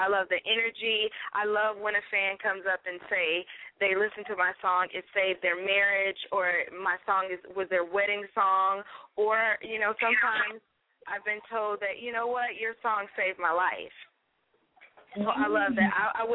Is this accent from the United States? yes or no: yes; Maywood, Illinois, United States; I'm from Chicago. I'm from Maywood, Illinois.